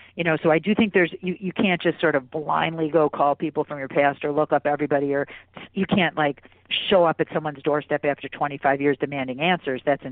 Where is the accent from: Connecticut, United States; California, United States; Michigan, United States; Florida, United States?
Michigan, United States; West Bloomfield; I'm from West Bloomfield, Michigan, you know, very conservative Midwest town.